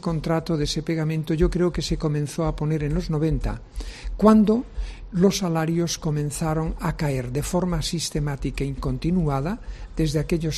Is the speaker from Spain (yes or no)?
yes; Galicia, Spain; es como cuando sube la marea, que en mi tierra, en Galicia, que son mareas vivas